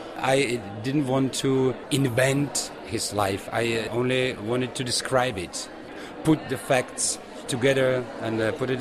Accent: Brno, South Moravian Region, Czechia; It's Brno. And it's the hometown of Ivan Blatný too, of course. Well, I wrote poetry, and I knew virtually nobody in the city of my childhood.

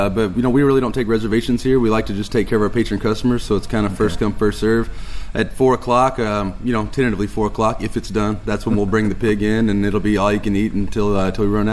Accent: Owensboro, Kentucky, United States; Now I'm from Western Kentucky, so I grew up around Owensboro and barbecue culture.

